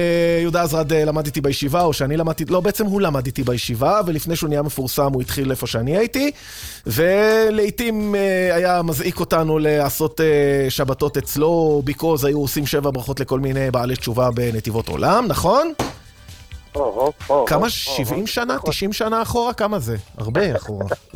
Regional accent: Tunisia; אני טוניסאי, אבל זה מדבר אליי הדבר הזה.

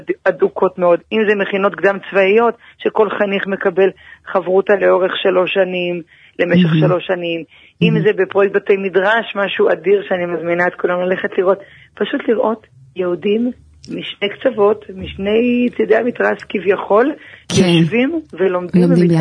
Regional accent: Jerusalem, Jerusalem District, Israel; אני ילידת ירושלים, אתך גדלתי במאה שערים

